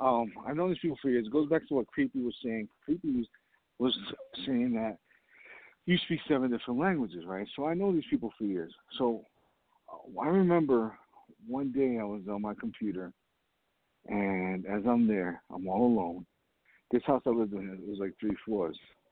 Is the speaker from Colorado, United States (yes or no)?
no; New York, United States; And, you know, me growing up in New York.